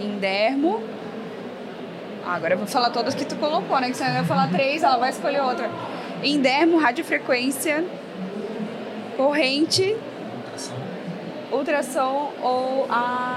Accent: Florianópolis, Santa Catarina, Brazil; É que eu sou de Floripa, tá?

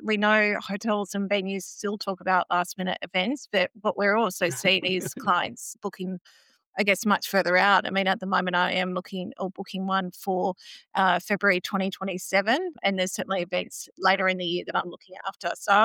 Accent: New South Wales, Australia; I grew up in the Southern Highlands

